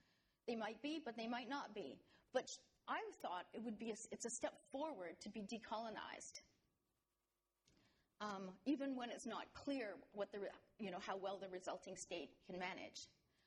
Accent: Canada; So I'm a Canadian by origin and also by citizenship.

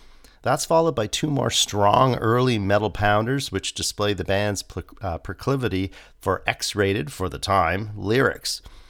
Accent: Toronto, Ontario, Canada; my hometown Toronto

